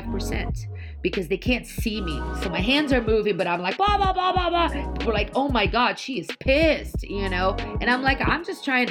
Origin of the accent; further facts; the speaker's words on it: Curitiba, Paraná, Brazil; So I grew up in Curitiba. Curitiba is a very south part of Brazil.